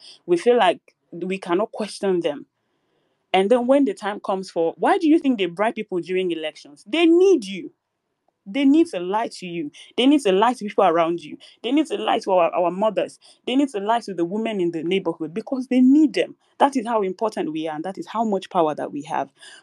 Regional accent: Nigeria; I am a Nigerian, I am a citizen of this country.

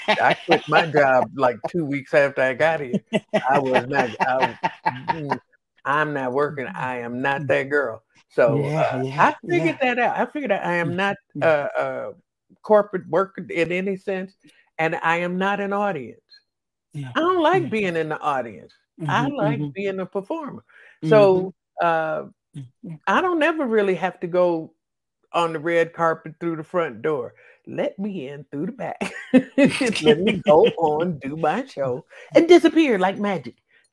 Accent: Chicago, Illinois, United States; And since I'm from Chicago, I had my parents come

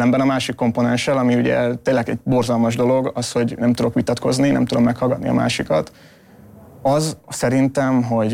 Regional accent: Szombathely, Vas, Hungary; Tehát szombathelyi vagyok, ott azért talán kevésbé volt, nyilván gyerekebb voltam, amikor ott laktam

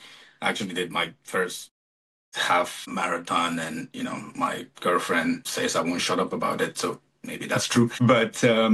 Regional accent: Cameroon; Because I'm, born and raised in Cameroon, and so it's tropical, it's warm, and we have the rainy and dry season, right?

